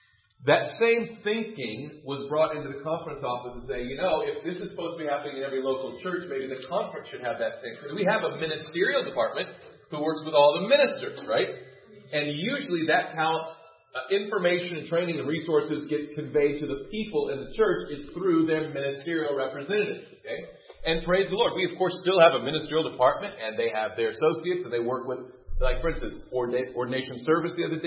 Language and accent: English; Tennessee, United States; I grew up in Tennessee, blah, blah, blah.